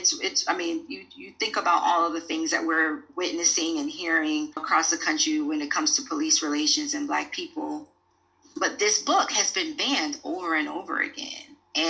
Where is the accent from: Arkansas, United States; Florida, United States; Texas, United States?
Florida, United States; growing up in Florida, which is where I am from.